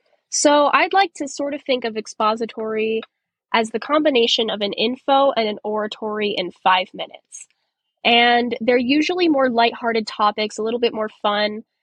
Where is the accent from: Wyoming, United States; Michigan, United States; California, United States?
Wyoming, United States; Cheyenne; State, finally getting to have it in my hometown of Cheyenne again, was really, really cool